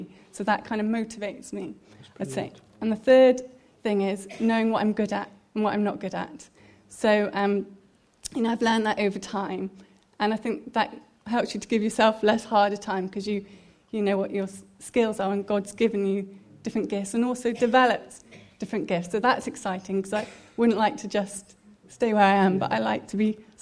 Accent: London, United Kingdom; moved away as an adult; now in Swansea, United Kingdom; I'm originally from London, Surrey way, and I came to Swansea about 20 years ago. To university.

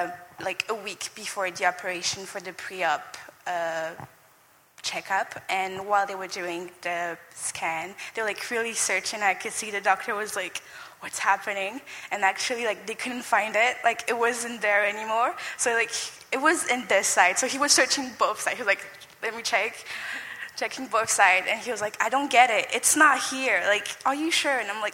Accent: France; now in Swansea, United Kingdom; I'm from France. I study here in Swansea Medical Engineering.

